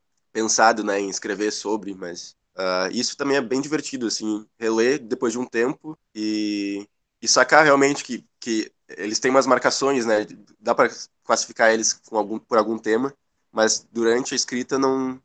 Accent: Barra do Ribeiro, Rio Grande do Sul, Brazil; now in Porto Alegre, Brazil; Eu sou de Barra do Ribeiro, né? Eu vim do interior, que não chega a ser interior-interior, mas, enfim... É bem diferente do que é Porto Alegre, muitos sentidos.

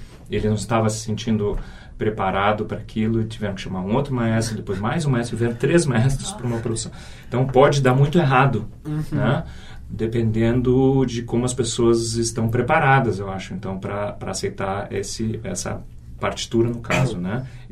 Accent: South Brazil, Brazil; eu sou do sul do Brasil e tal, eu sou o cowboy dos Pampas, né?

